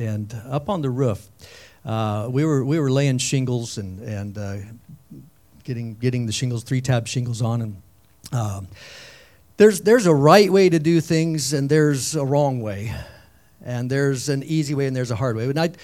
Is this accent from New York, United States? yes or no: no; Casper, Wyoming, United States; also born or lived in Alliance, Nebraska; I grew up in Casper, Wyoming, but during high school, we moved, during my high school years, we moved to Alliance, Nebraska, and I graduated from Alliance